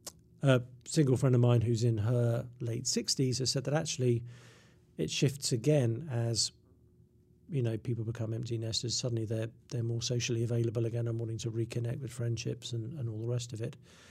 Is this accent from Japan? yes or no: no; England, United Kingdom; I'm English